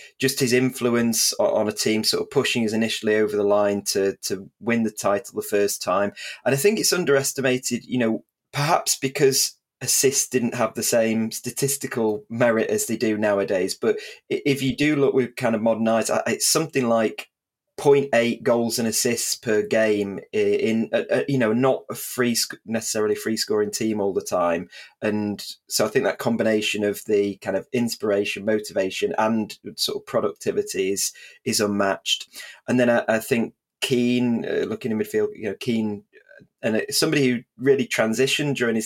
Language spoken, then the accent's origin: English; Manchester, North West England, United Kingdom; I'm from South Manchester. I live about 3 tram stops down from Old Trafford.